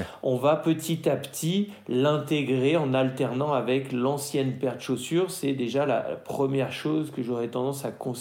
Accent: Grenoble, Auvergne-Rhône-Alpes, France; parce que moi, je suis grenoblois

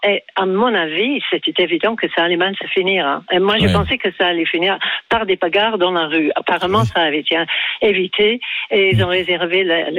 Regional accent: England, United Kingdom; French is a second language; now in France; Ben, je suis anglaise d'origine, mais en fait, la plupart de ma vie, je l'ai vécue en France.

